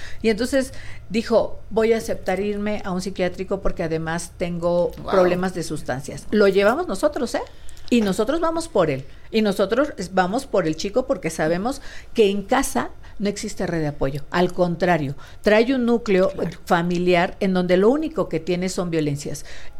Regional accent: Guerrero, Mexico; soy de Guerrero.

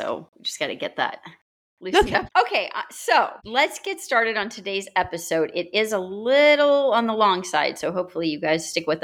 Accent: California, United States; I'm from California, so I can't even say it if I try.

